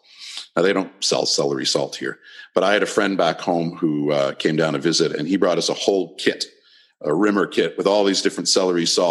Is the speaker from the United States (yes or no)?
no; Ottawa, Ontario, Canada; first language French; English is a second language; Well, I grew up in the capital of Canada, and my father worked for the federal government, and a lot of people who live in that city speak French as well